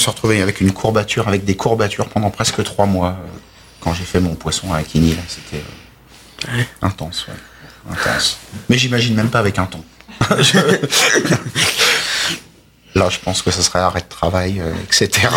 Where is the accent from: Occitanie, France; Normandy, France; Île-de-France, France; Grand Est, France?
Normandy, France; Enfin, surtout chez nous en Normandie, les gros poissons qui peut y avoir sur les côtes, c'est le bar, le lieu, le congre.